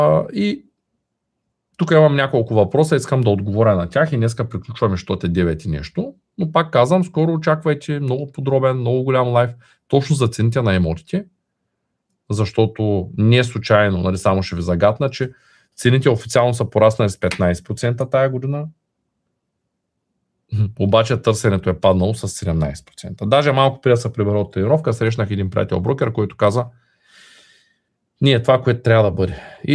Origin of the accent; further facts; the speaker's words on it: Shumen, Shumen Province, Bulgaria; аз съм от Шумен и в малкия град казват